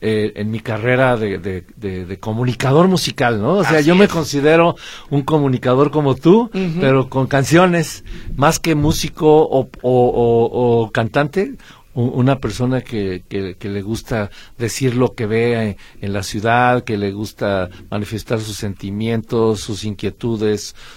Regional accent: Tlaquepaque, Jalisco, Mexico; also born or lived in Mexico City; Yo soy de Tlaquepaque.

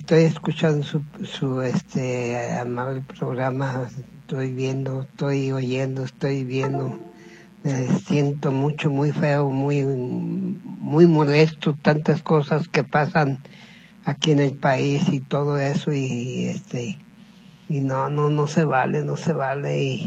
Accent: Mexico; yo soy mexicano 100%

